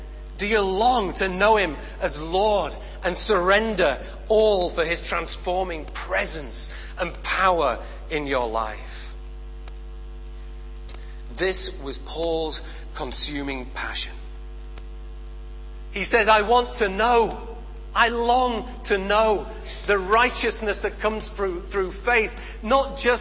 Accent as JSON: {"language": "English", "region": "Yorkshire and the Humber", "country": "United Kingdom", "said": "I know we're in Yorkshire, but I'm a Yorkshireman."}